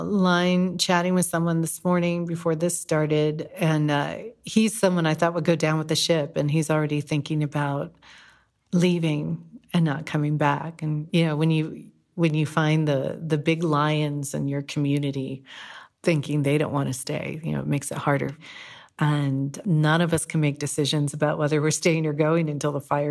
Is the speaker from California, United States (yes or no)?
yes; California, United States; born there; also born or lived in San Francisco; And I was born in California. I have watched as our old towns all over California have become places only millionaires can live.